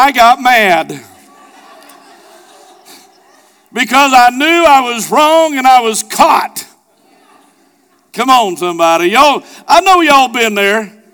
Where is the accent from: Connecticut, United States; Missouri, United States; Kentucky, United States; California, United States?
Missouri, United States; Hollister; because I grew up 10 miles south of her. I'm from South Branson in Hollister. So believe it or not, my accent is so much not it's almost non-existent now to what it used to be.